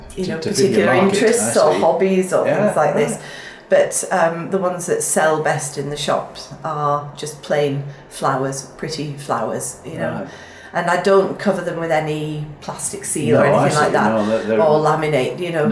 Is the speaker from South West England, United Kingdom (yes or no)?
no; Swansea, Wales, United Kingdom; I come from Swansea, which is the wettest city in Britain.